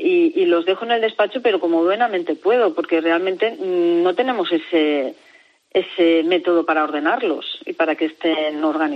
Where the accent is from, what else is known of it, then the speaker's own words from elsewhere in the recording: Valencia, Valencian Community, Spain; porque yo soy de Valencia